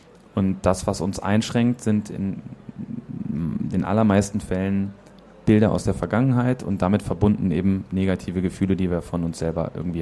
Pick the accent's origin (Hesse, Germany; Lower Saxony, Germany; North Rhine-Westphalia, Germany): North Rhine-Westphalia, Germany; Bonn; Genau, ich komme aus Bonn.